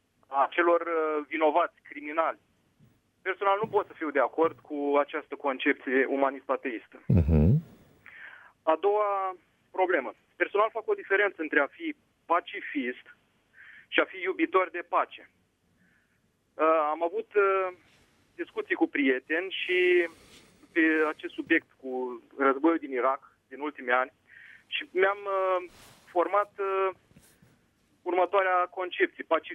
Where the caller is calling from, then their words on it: Bacău, Bacău County, Romania; din Bacău și ascult cu mult interes emisiunea dumneavoastră. Sunt un creștin practicant și un iubitor de pace.